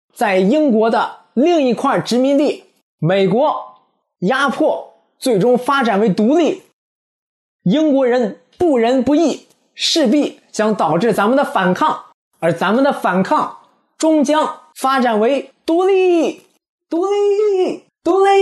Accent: Australia; 比如说咱们现在啊，有外国人咒骂咱们澳洲人，说咱们是罪犯和罪犯的后代

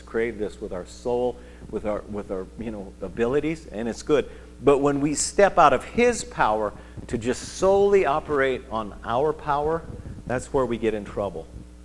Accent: Midwest, United States; We're from the Midwest, right?

